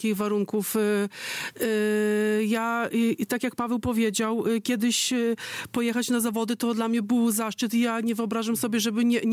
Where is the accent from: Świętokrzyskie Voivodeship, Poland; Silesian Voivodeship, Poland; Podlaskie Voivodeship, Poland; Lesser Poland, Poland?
Podlaskie Voivodeship, Poland; Bielsk Podlaski; U nas w Bielsku Podlaskim był tylko stadion żużlowy, ale i w szkole podstawowej, i w gimnazjum mieliśmy skocznię do skoków wzwyż na sali.